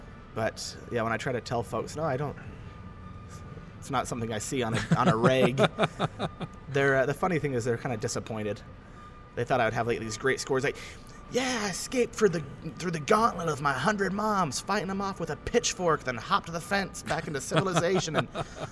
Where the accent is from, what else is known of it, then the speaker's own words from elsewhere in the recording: Utah, United States; Where are you from? I say I'm from Utah.